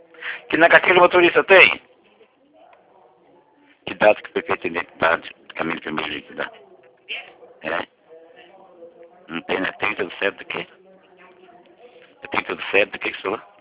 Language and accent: Portuguese; Fartura, São Paulo, Brazil; born there; de 1956. E ali, ali na frentinha tá ali, naturalidade onde eu nasci, Fartura, São Paulo.